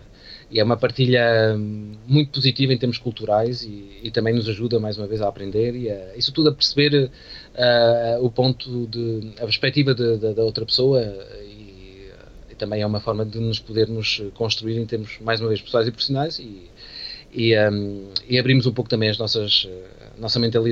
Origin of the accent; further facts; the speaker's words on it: Portugal; e como bom português que sou e que somos